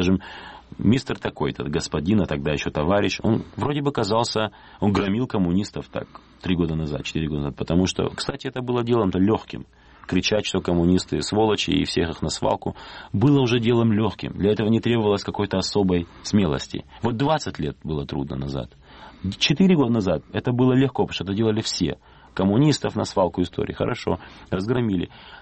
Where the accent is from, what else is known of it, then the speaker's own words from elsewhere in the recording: North Ossetia–Alania, Russia; я осетин сам. Есть небольшой такой народ, Осетия, причем есть еще Южная Осетия. Вот я из Северной Осетии